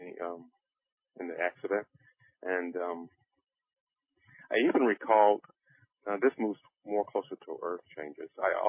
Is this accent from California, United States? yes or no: yes; Santa Monica, California, United States; when growing up in Santa Monica and California, Southern California area, we were in the pool a lot